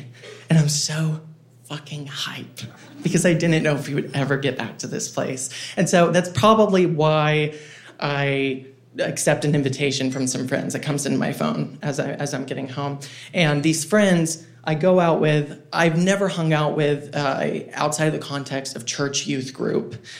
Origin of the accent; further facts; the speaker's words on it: Jacksonville, Florida, United States; moved away; And eventually I made the difficult decision to leave my hometown of Jacksonville, Florida, and move in with family two states away in North Carolina.